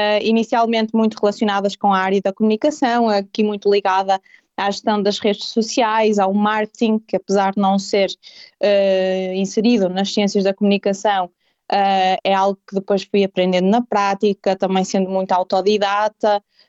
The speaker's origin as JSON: {"language": "Portuguese", "town": "Santo Tirso", "region": "Porto", "country": "Portugal", "said": "eu não sou de Braga, sou de Santo Tirso, fica ali a meio"}